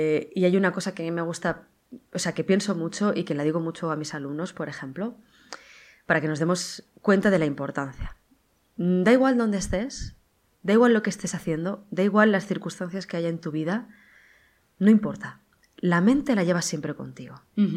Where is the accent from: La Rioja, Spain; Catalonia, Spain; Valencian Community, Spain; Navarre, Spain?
Valencian Community, Spain; Alicante; now in Madrid, Spain; yo soy de Alicante, también como Marta, sí, pero ahora vivo en Madrid, que también me encanta Madrid, de decirlo, soy como madrileña de adopción.